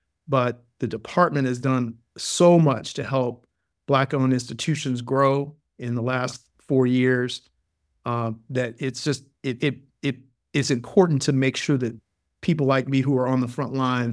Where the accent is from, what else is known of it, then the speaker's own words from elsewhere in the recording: Savannah, Georgia, United States; headquartered in Savannah, Georgia, my hometown